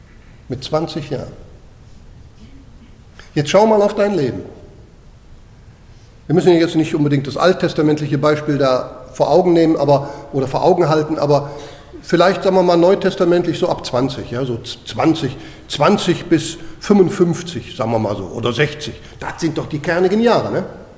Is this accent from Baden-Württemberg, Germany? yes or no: no; North Rhine-Westphalia, Germany; ein bisschen anders als in Bayern, ich komme aus der Kölner Gegend, und da war das so, also jedes Dorf hatte da so seinen Maibaum.